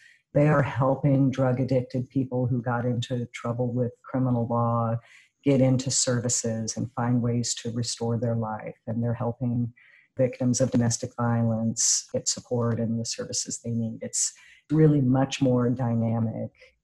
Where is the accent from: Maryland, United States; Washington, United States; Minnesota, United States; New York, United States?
Washington, United States; Spokane; I mean, I come from Spokane, and the West Valley School District and the juvenile court in Spokane put together the first student-run community-based truancy board years ago